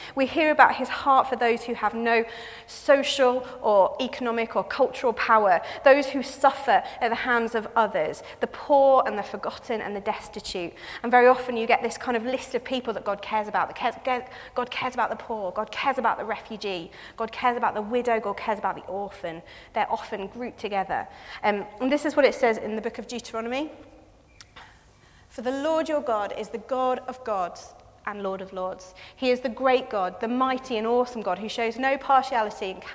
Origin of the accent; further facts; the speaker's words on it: South East England, United Kingdom; now in North East England, United Kingdom; I'm not from the Northeast. You can usually work that one out from my accent. But I have lived up here for nearly 15 years now.